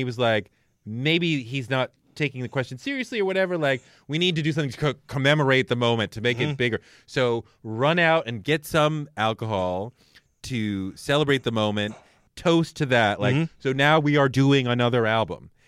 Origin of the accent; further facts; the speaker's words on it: Boston, Massachusetts, United States; I grew up in Boston, going to prep school.